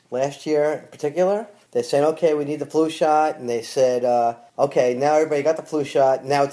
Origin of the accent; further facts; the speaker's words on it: New York City, New York, United States; 59. Originally New York City.